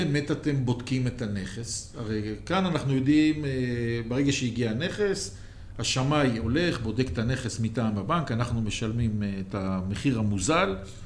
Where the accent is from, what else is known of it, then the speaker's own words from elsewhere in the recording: Jerusalem, Jerusalem District, Israel; אתה יודע, אני ירושלמי.